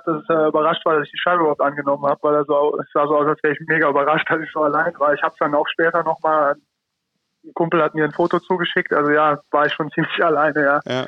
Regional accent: Rhineland, Germany; als Rheinländer habe natürlich immer Bietigheim Bissingen gesagt

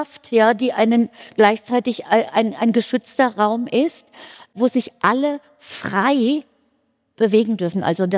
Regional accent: Frankfurt, Hesse, Germany; die kommt aus Frankfurt, die Göttin der Jagd. Ich konnte meinen Dialekt plötzlich wieder einbringen

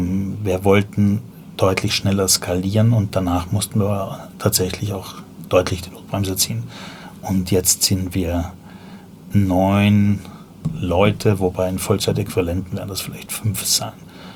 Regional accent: Vienna, Austria; now in Berlin, Germany; als ich nach Deutschland gekommen bin, ich komme ursprünglich aus Wien, ein Mädel war schuld, bin nach Berlin gegangen, habe das Wochenende da geblieben. Das war Anfang der 90er.

